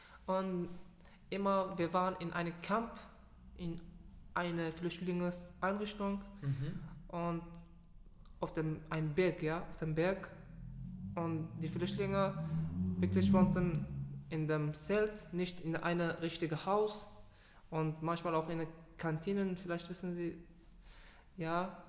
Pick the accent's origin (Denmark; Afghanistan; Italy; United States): Afghanistan; German is a second language; wir kommen aus Afghanistan oder wir waren so etwas passiert in unterwegs.